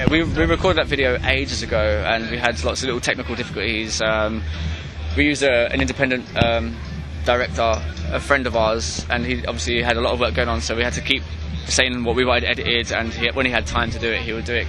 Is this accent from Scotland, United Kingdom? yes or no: yes; Scotland, United Kingdom; I swear, I'm Scottish